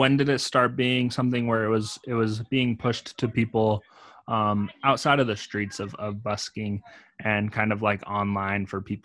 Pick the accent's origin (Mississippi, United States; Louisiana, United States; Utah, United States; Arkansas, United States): Utah, United States; I'm from Utah, so it's a very cold climate. So I don't see a lot.